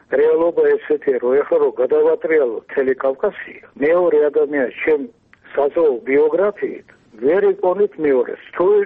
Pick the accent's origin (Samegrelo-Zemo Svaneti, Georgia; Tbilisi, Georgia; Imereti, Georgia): Tbilisi, Georgia; born there; მაგრამ მე ხომ თბილისში დავიბადე